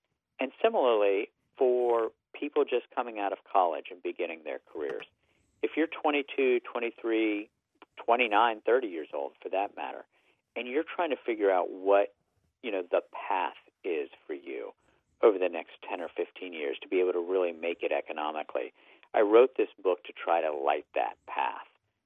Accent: West Virginia, United States; born there; You know, look, the day I was born in West Virginia, the state had 2.1 million people.

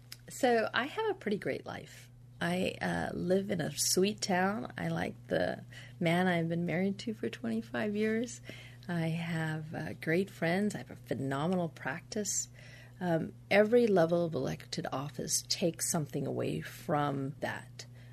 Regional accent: Alaska, United States; They knew that I grew up in Alaska.

